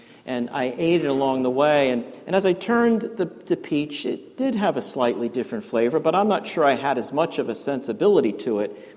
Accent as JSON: {"language": "English", "town": "Yonkers", "region": "New York", "country": "United States", "tie": "born or raised there", "said": "I joked, I grew up in Yonkers, New York, an urban area. I wasn't familiar with agriculture or growing of fruit."}